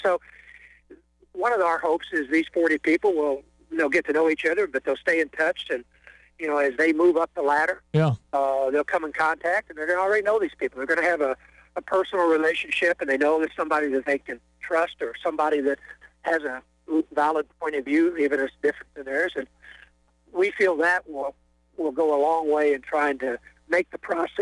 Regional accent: Charleston, United States; Growing up in Charleston, you know, being a Republican

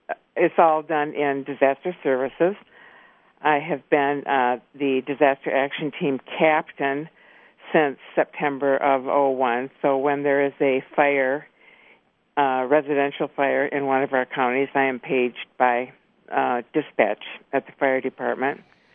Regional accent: Lansing, Michigan, United States; now in Mason, United States; I have lived in Mason for 35. Born and raised in Lansing.

